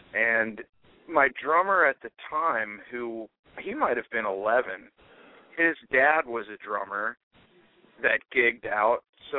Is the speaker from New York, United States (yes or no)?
no; Kentucky, United States; We're all from Kentucky. I grew up in Kentucky, so that's where the bluegrass comes from. It's everywhere here.